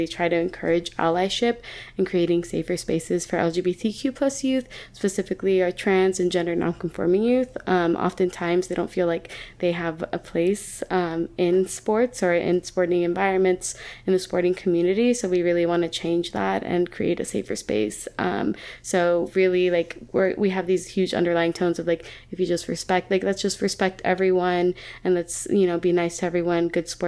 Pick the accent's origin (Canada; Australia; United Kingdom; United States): United States; Santa Monica, California; also born or lived in San Francisco, United States / Pennsylvania, United States; I was born and raised in Santa Monica, and then I moved up to San Francisco, so I was hanging out there for a little bit, and then I moved to Pennsylvania